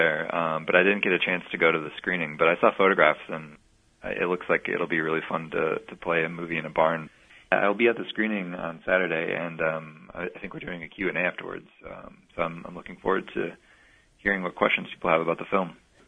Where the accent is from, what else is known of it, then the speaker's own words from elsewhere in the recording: Minneapolis, Minnesota, United States; Yeah, I mean, I grew up in Minneapolis, and I kind of started out making little skate videos with my friends